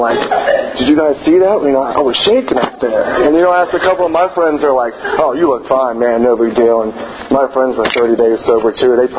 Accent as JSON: {"language": "English", "region": "Virginia", "country": "United States", "tie": "born or raised there", "said": "I grew up in Virginia."}